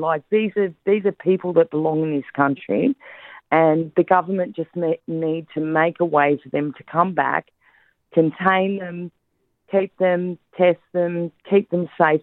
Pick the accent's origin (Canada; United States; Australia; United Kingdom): Australia; So I think us as Australian people have to think